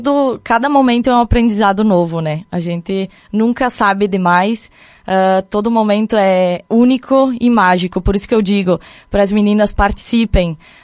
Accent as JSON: {"language": "Portuguese", "town": "Coronel Pilar", "region": "Rio Grande do Sul", "country": "Brazil", "tie": "born or raised there", "said": "Eu sou de Coronel Pilar, nasci lá, vivo até hoje. Estou construindo lá, é minha terra, né? Vai ficar para sempre isso."}